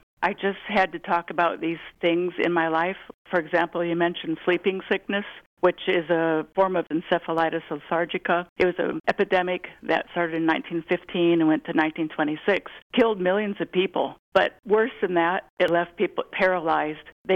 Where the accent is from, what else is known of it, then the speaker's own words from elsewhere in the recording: Fort Wayne, Indiana, United States; husband's from Fort Wayne too, we both say Fort Wayne, which is hilarious because in our hearts, we're from Fort Wayne.